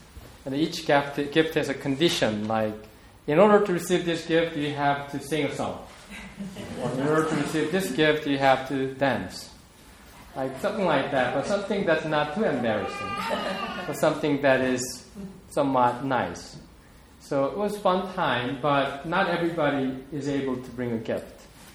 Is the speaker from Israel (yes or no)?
no; South Korea; English is a second language; So, in my case, I grew up in South Korea, and sadly, I never received any Christmas gift until I was probably 14.